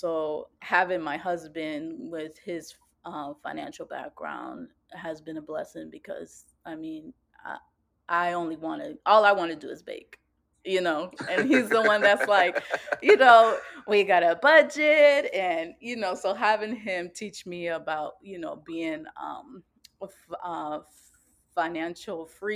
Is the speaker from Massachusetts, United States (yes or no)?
yes; Boston, Massachusetts, United States; now in Boston, United States; But just seeing her hustle and drive, we grew up in Roxbury, I'm pretty sure you know.